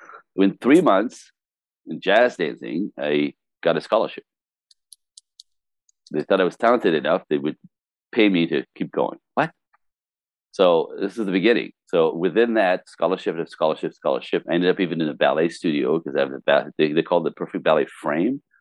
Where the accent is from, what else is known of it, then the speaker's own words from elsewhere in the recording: Canada; I mean, seriously, I'm Canadian, right?